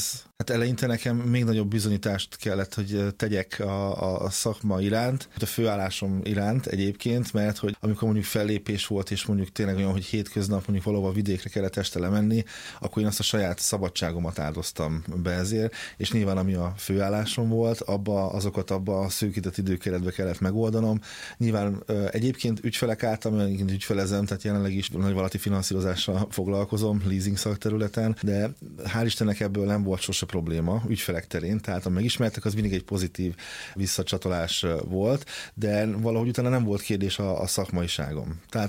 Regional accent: Nyíregyháza, Szabolcs-Szatmár-Bereg, Hungary; now in Budapest, Hungary; Büszke nyíregyházi vagyok.

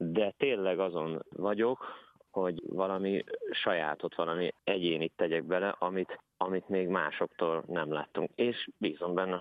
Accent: Paks, Tolna, Hungary; de alapvetően én paksi gyerek vagyok

